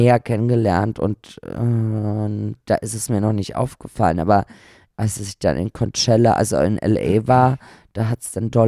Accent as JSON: {"language": "German", "country": "Austria", "said": "ich komme aus Österreich"}